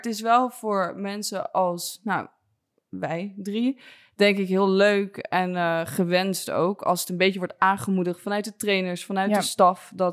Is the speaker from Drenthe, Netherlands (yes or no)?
no; Soest, Utrecht, Netherlands; of ik ben opgegroeid uit Soest, maar vlakbij Amersfoort.